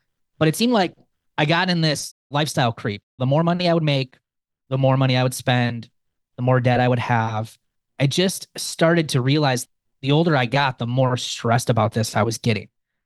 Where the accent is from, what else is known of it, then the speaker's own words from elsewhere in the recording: Wisconsin, United States; I am born and raised in the southeast corner of Wisconsin. I've lived here my whole life.